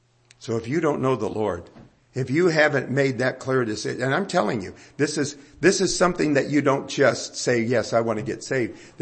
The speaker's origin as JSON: {"language": "English", "country": "United States", "said": "I'm a Christian because I'm an American."}